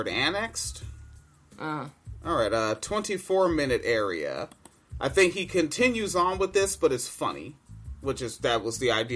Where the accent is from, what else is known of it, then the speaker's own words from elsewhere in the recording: Spanaway, Washington, United States; also born or lived in Tacoma; I remember growing up in Washington State, from Spanaway to Tacoma, there was always a nice handful of black kids when I was a kid